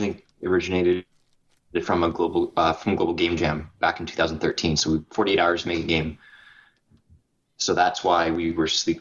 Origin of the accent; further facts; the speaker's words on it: Canada; Just that we're both Canadian, and it's not cold here yet either.